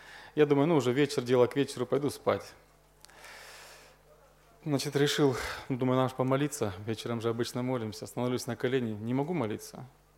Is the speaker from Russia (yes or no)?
yes; Russia; Я говорю, ну вообще номера армянские, но мы из России.